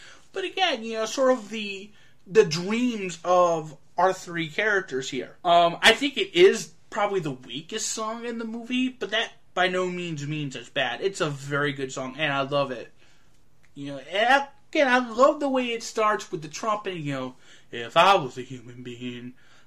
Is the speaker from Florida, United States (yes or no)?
yes; Tampa, Florida, United States; Again, I'm not from New Orleans, I'm from Tampa